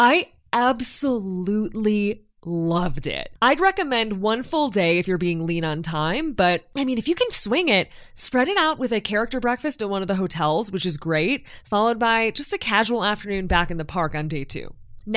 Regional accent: Midwest, United States; As a Midwesterner, I hate asking this

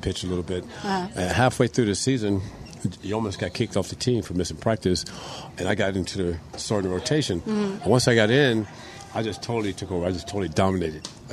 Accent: Tampa, Florida, United States; growing up in Tampa in the 60s, we only had, you know, one channel. We only watched Atlanta Braves mm-hmm. from Tampa, and we listened to games on the radio.

